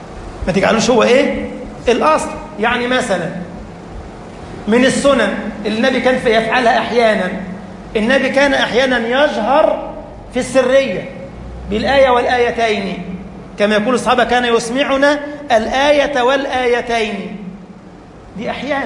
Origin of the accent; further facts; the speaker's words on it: Egypt; البلوى دي بقت موجودة عندنا في مصر خاصة في رمضان.